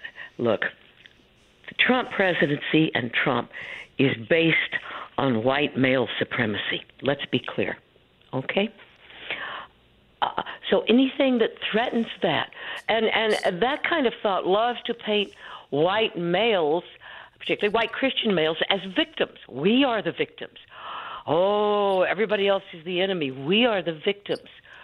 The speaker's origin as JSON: {"language": "English", "town": "Houston", "region": "Texas", "country": "United States", "said": "I am from Houston. It's a blue island along with Austin in a very red state."}